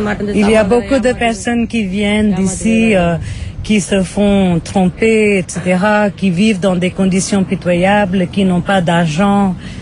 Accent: Chennai, Tamil Nadu, India; Je viens de Madras, du Tamil Nadu.

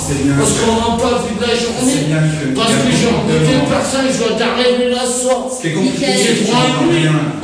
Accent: Marseille, Provence-Alpes-Côte d'Azur, France; Je suis de Marseille

